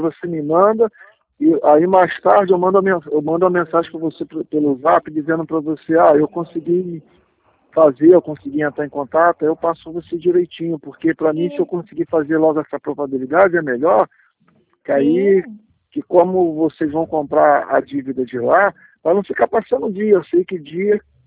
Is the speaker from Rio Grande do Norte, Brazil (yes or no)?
no; Rio de Janeiro, Brazil